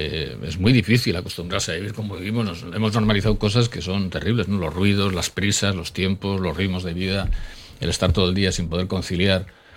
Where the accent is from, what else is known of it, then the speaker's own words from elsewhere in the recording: Alonsotegi, Basque Country, Spain; Yo mismo cuando tenía 15, 16 años y tal, cuando para mí fue un trauma pasar a Bilbao. Solamente pasar de Alonsotegi a Bilbao al colegio, para mí fue terrible la forma de vivir.